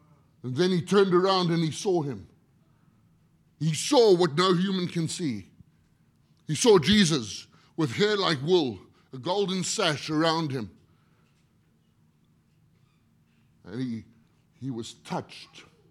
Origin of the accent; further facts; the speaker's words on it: South Africa; I come from South Africa.